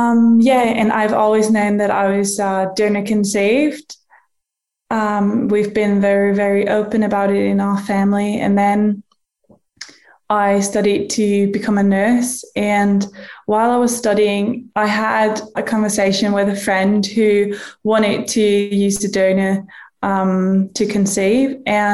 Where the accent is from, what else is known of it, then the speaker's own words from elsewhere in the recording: Denmark; English is a second language; I am 25 and from Denmark.